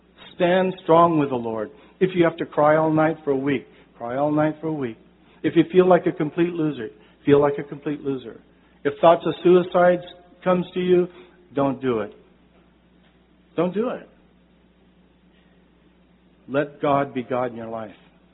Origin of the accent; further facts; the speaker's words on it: Portland, Oregon, United States; I grew up in Portland. I know it very well.